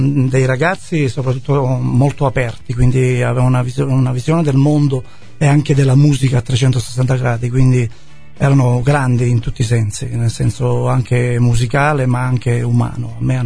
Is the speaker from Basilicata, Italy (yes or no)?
yes; Moliterno, Basilicata, Italy; E io sono di Moliterno.